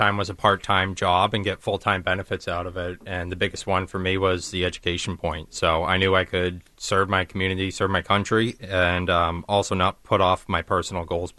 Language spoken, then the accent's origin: English; Andover, Massachusetts, United States; I'm from Andover, Mass. originally, and then moved up to New Hampshire when I started going to UNH